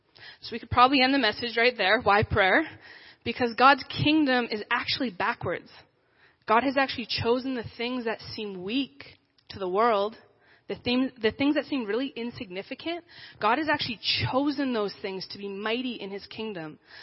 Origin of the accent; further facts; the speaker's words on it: Medicine Hat, Alberta, Canada; And for me, I was a Christian my whole life. Medicine Hat is my hometown.